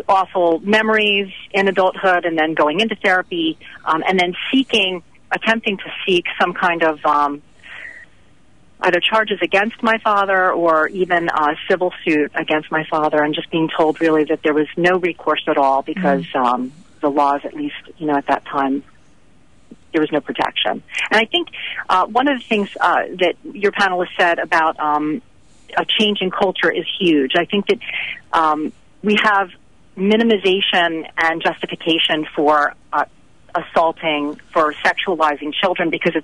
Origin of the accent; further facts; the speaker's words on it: Pennsylvania, United States; now in New Jersey, United States; I live in New Jersey now, but I grew up in Pennsylvania